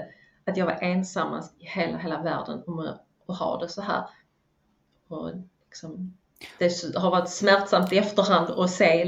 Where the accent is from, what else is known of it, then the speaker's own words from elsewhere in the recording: Skåne, Sweden; also born or lived in Värmland; Ute på landet i Skåne, eller ja, jag är född i Värmland, men det är ingen människa som hör det idag. Och det var på många vis en väldigt fin uppväxt på landet, liten landskola och så.